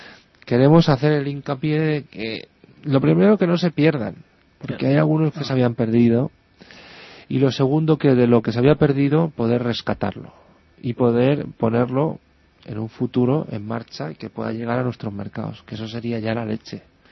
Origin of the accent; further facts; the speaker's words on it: Madrid, Community of Madrid, Spain; nosotros, que somos de Madrid, de la zona sur, ¿no?